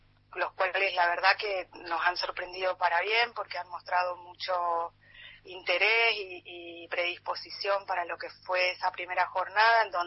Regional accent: Argentina

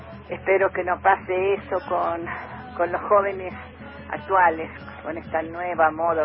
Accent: Rosario, Santa Fe, Argentina; Bueno, soy de acá de Rosario

